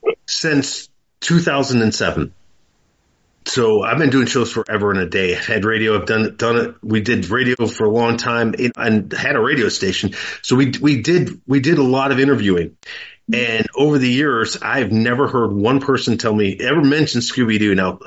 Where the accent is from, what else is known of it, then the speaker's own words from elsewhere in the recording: Detroit, Michigan, United States; Of course … I come from Detroit. … is huge, was big.